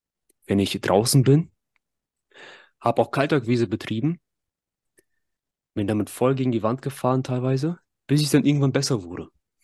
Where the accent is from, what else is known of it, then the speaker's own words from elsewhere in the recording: Germany; born there; aus Kasachstan, aus der Nähe von Pavlodar, Biregovoj. Ich bin in Deutschland geboren, mein Bruder damals ist noch dort geboren.